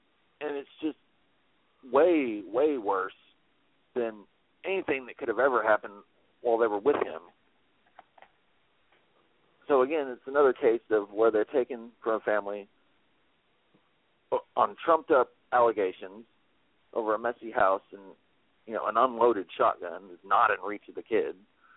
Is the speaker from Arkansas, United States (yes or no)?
yes; Little Rock, Arkansas, United States; Mississippi, here in my home state of Arkansas, at Little Rock.